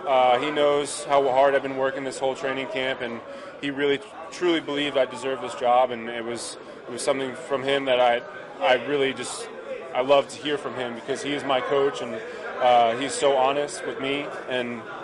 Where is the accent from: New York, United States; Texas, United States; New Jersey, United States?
New Jersey, United States; I'm close to home. I grew up in Jersey, and it's great for my family.